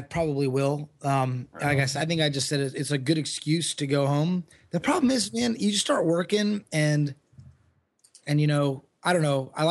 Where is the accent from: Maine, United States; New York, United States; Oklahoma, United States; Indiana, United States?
Indiana, United States; the guy I grew up in Indiana